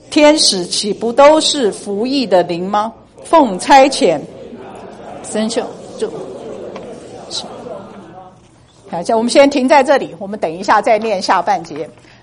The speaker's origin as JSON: {"language": "Chinese", "country": "China", "said": "所以对于我们中国人来说我们更熟悉的是我们觉得佛教我们比较熟悉"}